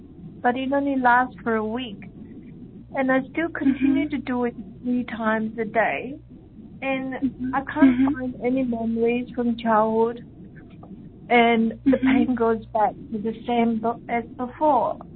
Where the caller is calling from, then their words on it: Australia; I'm calling from Australia.